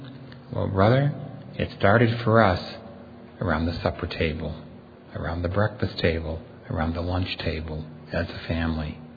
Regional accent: Lancaster, Pennsylvania, United States; I said, "Oh, I'm from Lancaster," and he was from Kentucky.

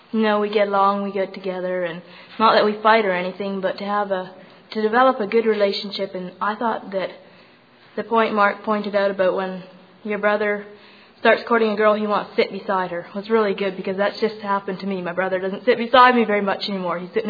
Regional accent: Fielding, New Brunswick, Canada; I'm from Fielding, New Brunswick. I'm the only person from New Brunswick, so I decided I better get up here.

